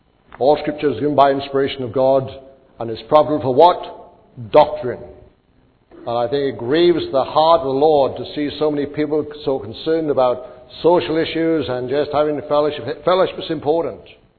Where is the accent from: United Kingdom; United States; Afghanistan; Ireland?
United Kingdom; Wales; now in Australia; Being a Welshman, an old South Welshman living in New South Wales.